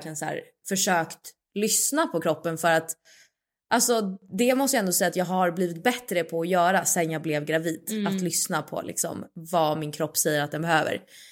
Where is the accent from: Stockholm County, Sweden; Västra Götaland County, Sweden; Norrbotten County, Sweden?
Stockholm County, Sweden; Stockholm; now in Italy; Jag var ju hemma i Stockholm i 6 veckor och jobbade.